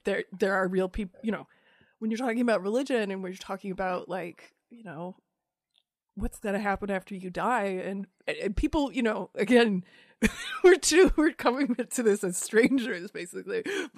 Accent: Iowa, United States; I grew up in Iowa.

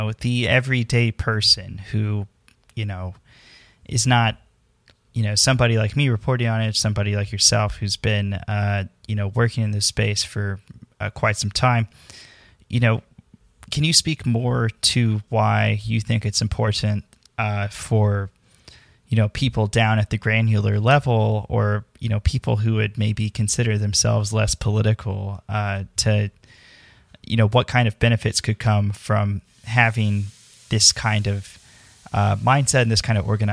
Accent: Arkansas, United States; sometimes I talk about growing up in Arkansas, which still has active KKK cells in it

